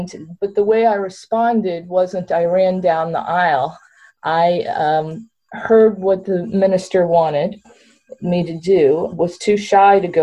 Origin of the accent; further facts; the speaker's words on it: Alabama, United States; born there; and they grew up, and I was born in Alabama